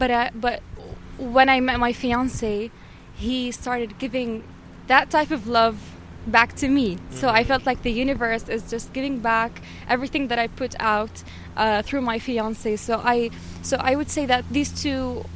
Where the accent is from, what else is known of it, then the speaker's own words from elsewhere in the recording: Jordan; In my country. I'm originally from Jordan